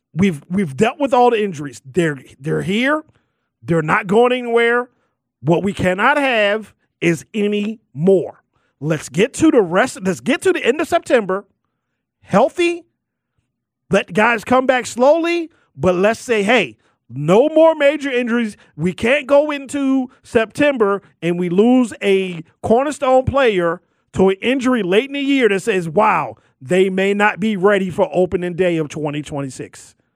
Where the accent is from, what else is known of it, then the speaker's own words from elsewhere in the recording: Baltimore, Maryland, United States; And yes, if you know me, I was born and raised in Baltimore. Yes, I was.